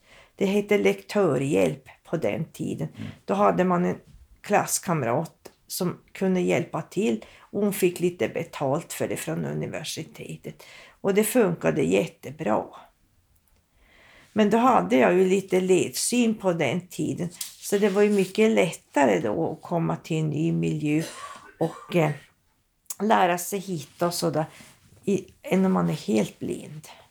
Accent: Båtskärsnäs, Norrbotten County, Sweden; also born or lived in Umeå / Luleå; Jag har bott utanför Kalix när jag var liten i en by som heter Båtskärsnäs. Men dit flyttade vi därifrån 63 och sen har jag flyttat runt lite grann. Jag har läst i Umeå några år också.

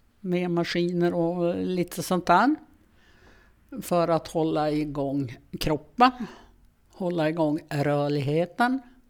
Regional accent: Luleå, Norrbotten County, Sweden; also born or lived in Stockholm; Jag är Luleåbo. Jag är född och uppvuxen i Luleå. Har bott nere i Stockholm. Och just nu som pendlar jag, bor jag både i Stockholm och här.

